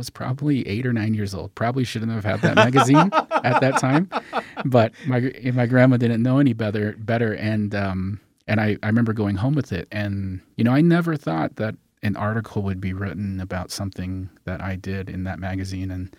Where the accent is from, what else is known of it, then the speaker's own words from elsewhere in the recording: Arizona, United States; I grew up, I'm Native American, I'm Navajo and Apache, and I grew up, you know, with connections to my family members throughout the state of Arizona.